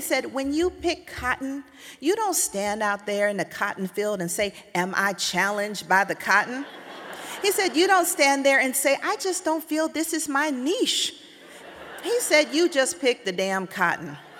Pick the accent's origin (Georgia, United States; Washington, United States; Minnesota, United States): Georgia, United States; Atlanta; She was reared in a small town in Louisiana where my dad is from, and I grew up in Atlanta, and I didn't really know her.